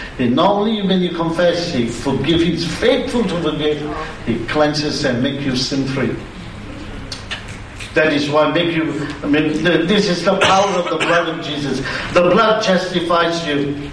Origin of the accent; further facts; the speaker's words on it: Australia; you as an Australian citizen, you go there, if anything goes wrong, anything that you want to inquire or take assurance of security, you go to an Australian embassy, isn't it? Because there's an ambassador representing my country.